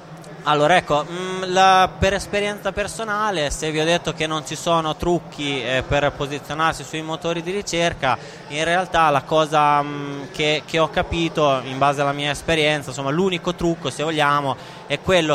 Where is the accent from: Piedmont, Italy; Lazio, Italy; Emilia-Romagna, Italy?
Emilia-Romagna, Italy; Rimini; e sono un SEO di Rimini, svolgo questa attività dal 2005